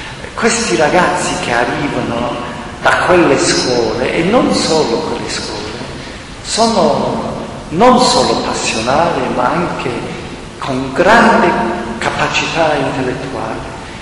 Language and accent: Italian; Florence, Tuscany, Italy; io vengo da Firenze